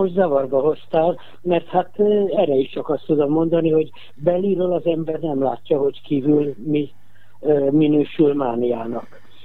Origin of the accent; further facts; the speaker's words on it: Budapest, Hungary; Budapesti vagyok, édesanyám családja is, és édesapám családja is eredetileg Erdélyből jött Budapestre, de itt ismerkedtek meg egymással, én már itt születtem.